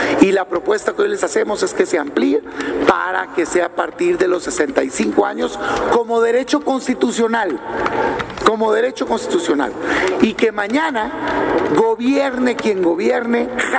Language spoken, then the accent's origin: Spanish; Mexico; todos somos mexicanos